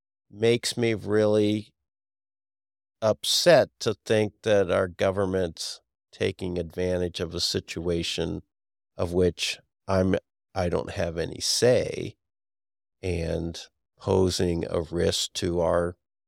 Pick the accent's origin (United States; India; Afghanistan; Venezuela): Venezuela; is it so awful in my home country of Venezuela that I'm willing to see my daughter sold